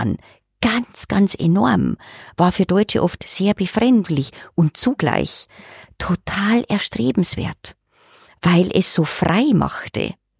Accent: Germany; dass Amerikaner für uns als Deutsche, wenn wir sie manchmal so erleben, viel emotionaler sind

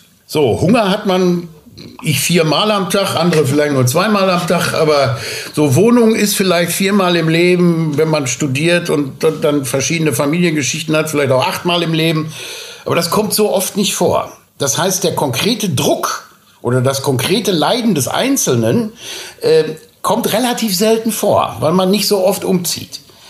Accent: North Rhine-Westphalia, Germany; Ich komme aus Nordrhein-Westfalen.

